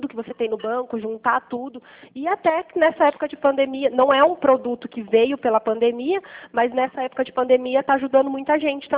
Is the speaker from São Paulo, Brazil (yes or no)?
yes; Pirassununga, São Paulo, Brazil; eu sou de Pirassununga